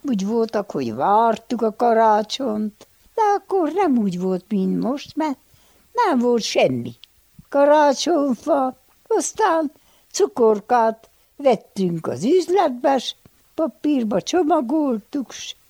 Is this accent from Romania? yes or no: yes; Csekefalva, Harghita, Romania; Ott laktunk az erdő alatt, Csekefalvában. Hát én ott születtem.